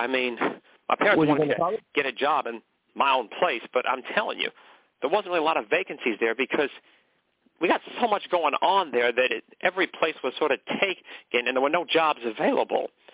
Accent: McKinleyville, California, United States; I used to live in McKinleyville, California. That was my hometown.

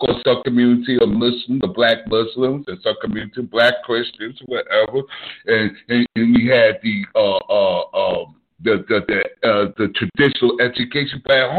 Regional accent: Brooklyn, New York, United States; I'm from Brooklyn. I'm from Brooklyn. Well, I lived in Brooklyn for many years.

